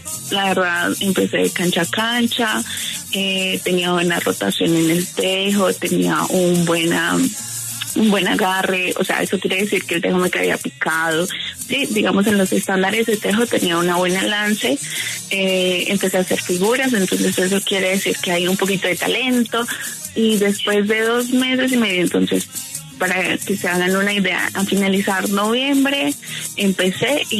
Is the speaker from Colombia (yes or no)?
yes; Villapinzón, Cundinamarca, Colombia; Bueno, les cuento, soy de Villapinzón, Cundinamarca. Esto es cundiboyacense, para ponerlos un poquito más en contexto de la región.